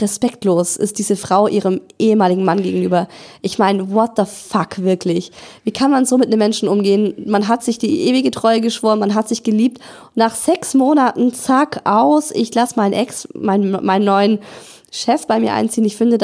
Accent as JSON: {"language": "German", "town": "Cologne", "region": "North Rhine-Westphalia", "country": "Germany", "said": "Ich bin zurück in meine Heimat nach Köln gezogen und musste mit 33 Jahren bei Null anfangen"}